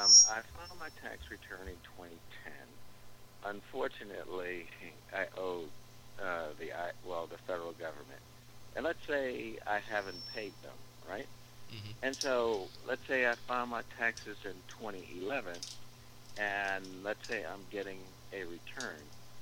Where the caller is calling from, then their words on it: Waldorf, Maryland, United States; I'm calling from Waldorf, Maryland.